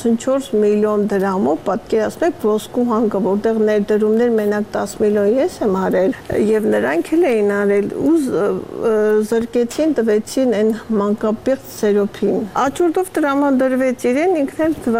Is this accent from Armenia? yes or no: yes; Yerevan, Armenia; ես ապրել եմ Երևանում, ծնվել եմ Երևանում, ապրում եմ եւ գլուխս բարձր քայլում եմ այս Երևանի փողոցներում։